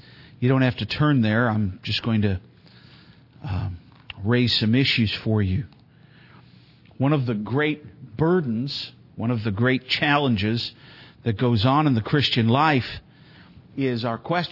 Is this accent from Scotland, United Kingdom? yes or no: yes; Scotland, United Kingdom; Jealousy, fits of anger? I always just blame that on my being Scottish.